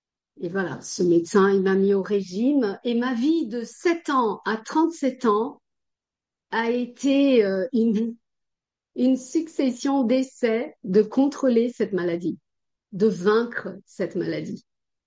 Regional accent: Brazil; French is a second language; je suis brésilienne et je parle français parce que j'ai suivi toute ma scolarité à l'école française, j'ai de la famille en France

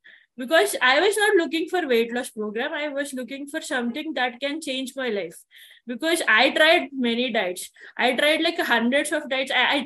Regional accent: India; I am basically from India. I live in India.

